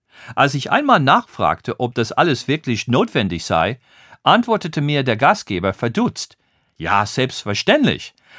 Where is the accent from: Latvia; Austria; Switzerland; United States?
United States; German is a second language; now in Germany; die mit einer größeren Gründlichkeit vonstatten geht als in meinem Heimatland, den USA.